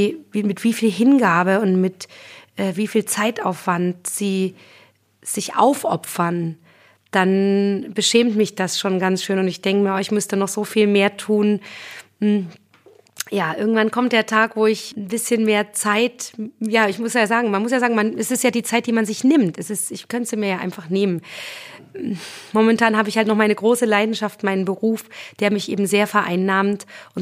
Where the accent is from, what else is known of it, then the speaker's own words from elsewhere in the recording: Oelsnitz, Saxony, Germany; Ich bekomme nämlich eine Ausstellung zu meinem Jubiläum in meiner Heimatstadt in Oelsnitz im Vogtland.